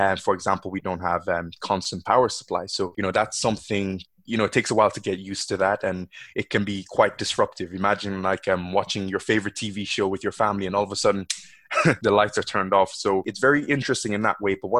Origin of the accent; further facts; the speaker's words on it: Benin City, Edo, Nigeria; born there; I'm 25 years old. I was born in Benin City, Nigeria. I've got quite a mixed heritage. So I'm Nigerian, Jamaican, Irish.